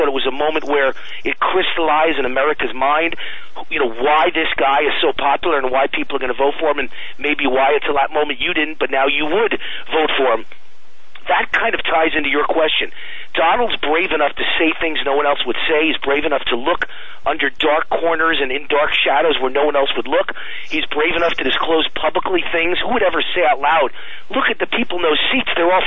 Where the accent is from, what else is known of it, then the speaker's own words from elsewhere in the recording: New York, United States; I grew up in New York. I saw it all.